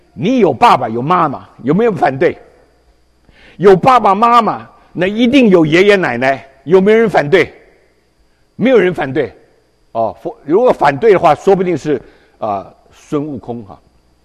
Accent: China; 我们中国人就着我们中国人中文来了解

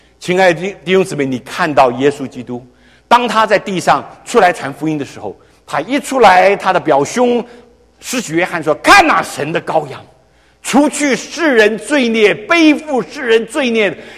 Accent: China; 我们中国人本来就祭天，天是无形无相，哪有菩萨？

